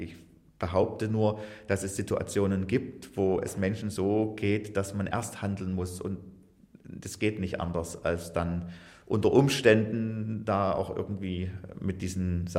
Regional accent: Germany; Ich bin ja in der DDR aufgewachsen und da war es für mich durch meine zur Kirche gehören

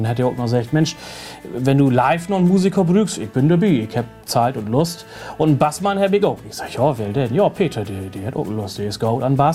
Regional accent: Ameland, Friesland, Netherlands; das kommt daher, ich komme aus Friesland hier und Ameland.

